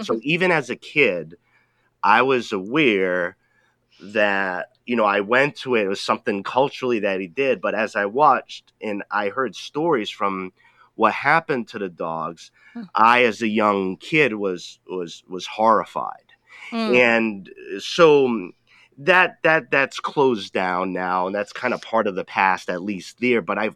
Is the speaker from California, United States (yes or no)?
no; Rhode Island, United States; I grew up in Rhode Island